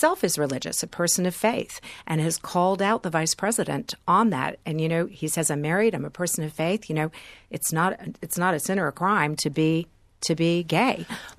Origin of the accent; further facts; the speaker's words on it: the South, United States; I grew up in the American South